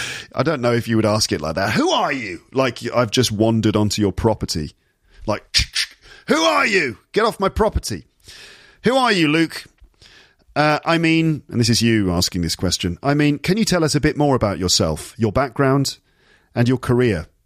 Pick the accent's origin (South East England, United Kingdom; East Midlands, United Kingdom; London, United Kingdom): London, United Kingdom; accent: received pronunciation; also born or lived in Midlands; my personal background is that I'm from the UK. I'm from England. Grew up in West London. And then when I was about 10 years old, moved to the Midlands in England. I speak with probably received pronunciation, RP. That's my accent.